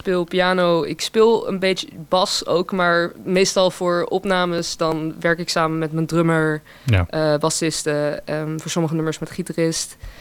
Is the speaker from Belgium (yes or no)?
no; Berkel, South Holland, Netherlands; now in Rotterdam, Netherlands; ja. Ja. 21, opgegroeid in Berkel. En mijn ouders wonen daar nog steeds. Ik woon nu zelf in Rotterdam.